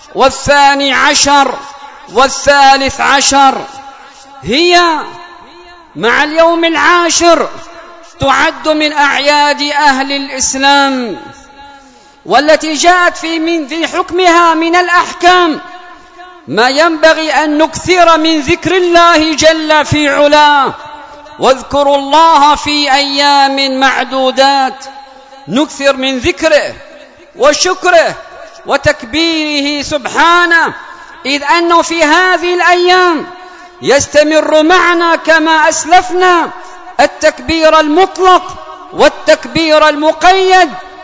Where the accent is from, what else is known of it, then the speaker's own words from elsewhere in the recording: Yemen; اللهم من أراد بلادنا اليمن وسائر بلاد المسلمين بخير فوفقه لكل خير